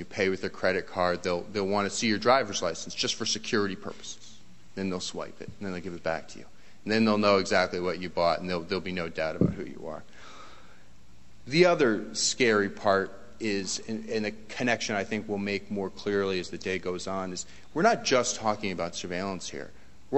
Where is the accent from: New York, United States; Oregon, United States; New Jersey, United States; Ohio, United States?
New York, United States; Queens; But as it turns out, I'm from Queens. I live in Queens, New York.